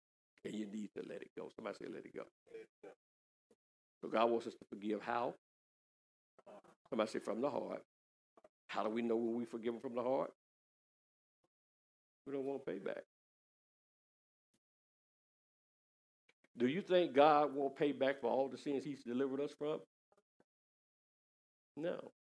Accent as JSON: {"language": "English", "town": "Collegeville", "country": "United States", "tie": "born or raised there", "said": "I'm from Collegeville, and I probably shouldn't have said that, but I'm from Collegeville"}